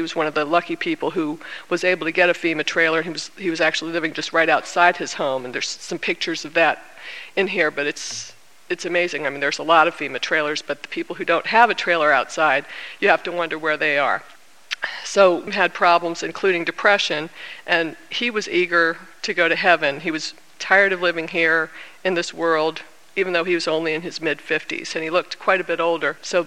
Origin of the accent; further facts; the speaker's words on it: Virginia, United States; moved away; I'm a member at Epworth here. A lot of you may not know that I'm actually from Virginia, so I'm a native Southerner, sort of, but I've been out here for longer than I lived there.